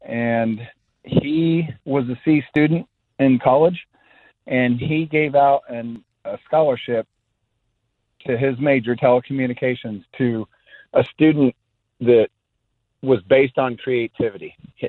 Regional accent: Indiana, United States; Okay, so I grew up in Indiana, and I went to one of the two schools that are really matter in Indiana.

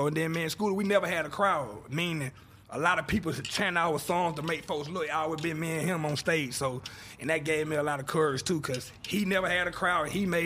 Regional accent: Atlanta, Georgia, United States; Yeah, Zone 6.

